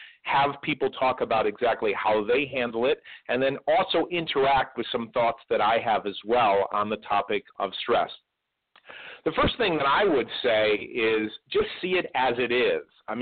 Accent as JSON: {"language": "English", "region": "Connecticut", "country": "United States", "tie": "born or raised there", "said": "For me, Christmas growing up in Connecticut was absolutely magical, absolutely magical."}